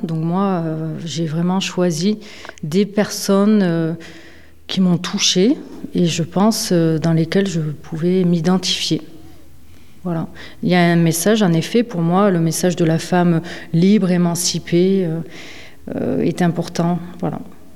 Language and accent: French; Florac, Occitanie, France; Donc je suis originaire de Florac en Lozère où j'ai grandi. Ensuite j'ai étudié à Mende jusqu'au bac et je suis partie du département définitivement pour y revenir pendant les vacances scolaires principalement.